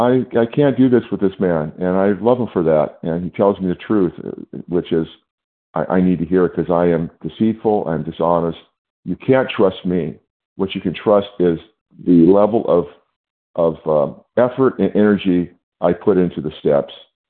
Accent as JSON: {"language": "English", "region": "California", "country": "United States", "said": "I'm from California."}